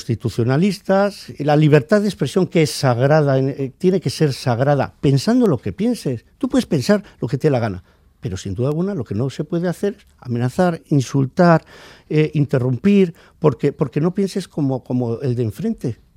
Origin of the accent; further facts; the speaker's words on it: Basque Country, Spain; los que somos vascos y españoles.